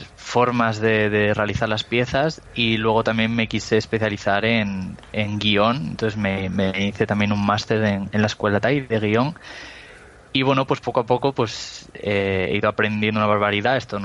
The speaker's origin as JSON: {"language": "Spanish", "town": "León", "region": "Castile and León", "country": "Spain", "lives_now": "Madrid, Spain", "said": "Ahora mismo estoy en León, pero vivo en Madrid, aunque soy de León, pero me has encontrado en un momento que estoy en León."}